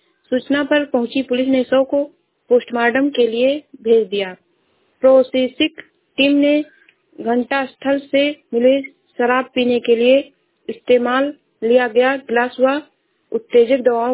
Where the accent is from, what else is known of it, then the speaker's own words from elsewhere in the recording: Shravasti, Uttar Pradesh, India; मैं जिला सरावस्ती से हूँ।